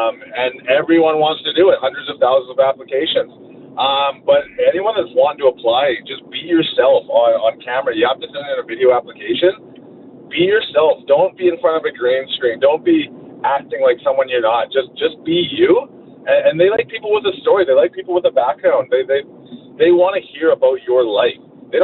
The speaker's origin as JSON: {"language": "English", "region": "Saskatchewan", "country": "Canada", "lives_now": "Edmonton, Canada", "said": "I'm never giving up the 306 number. You'll see on the show, I'm very proud of my roots, being from Saskatchewan."}